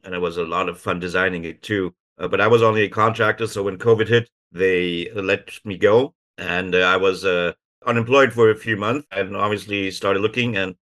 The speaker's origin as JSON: {"language": "English", "country": "Germany", "second_language": "English", "said": "I'm originally come from Germany and did my mechanical engineering and physics in Germany"}